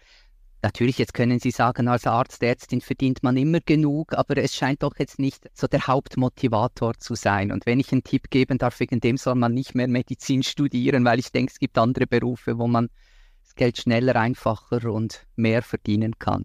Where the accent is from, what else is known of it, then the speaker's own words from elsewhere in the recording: Switzerland; Bei uns in der Schweiz immer noch die 50-Stunden-Wochen, Nachtdienst, Wochenenddienst, das ist normal, das gehört dazu.